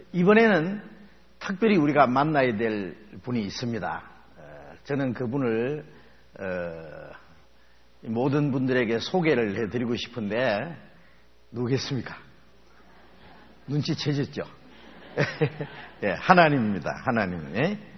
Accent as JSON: {"language": "Korean", "country": "South Korea", "tie": "born there", "said": "북한에서 태어나지 않은 것도 참 감사하고, 한국에서 태어난 걸 참 감사하게 여깁니다."}